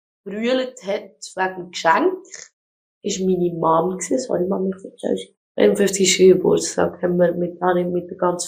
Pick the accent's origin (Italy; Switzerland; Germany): Switzerland; Nein, also wir sind Schweizer